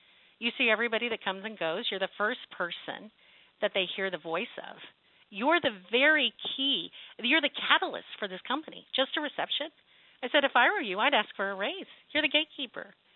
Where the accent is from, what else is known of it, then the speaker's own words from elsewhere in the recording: Dallas, Texas, United States; Hey, I'm from Dallas, Texas, but you caught me in San Diego speaking this week.